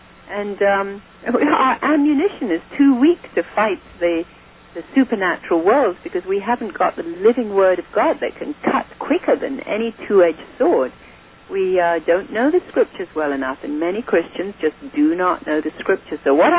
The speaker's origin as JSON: {"language": "English", "country": "India", "tie": "born or raised there", "said": "I remember when I was growing up in India, the milkman who only had a cow or two"}